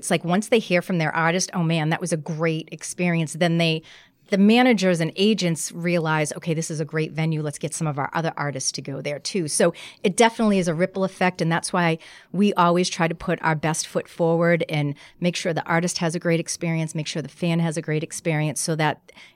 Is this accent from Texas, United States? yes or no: no; Boston, Massachusetts, United States; moved away; I'm from Boston, but I moved here 20 years ago.